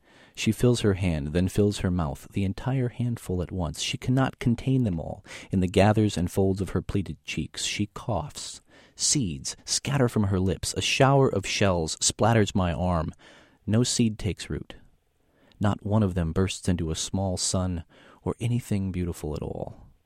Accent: Washington, Illinois, United States; also born or lived in Decatur / Chicago; I grew up in Washington, Illinois, which is a little farm town outside of farm and bedroom community for Caterpillar outside of Peoria.

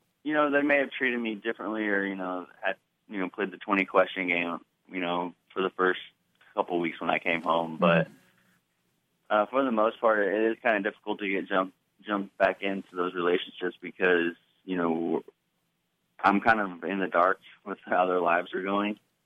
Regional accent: Tuscola, Illinois, United States; also born or lived in Urbana; So I was born in Urbana. Grew up in Tuscola, Illinois.

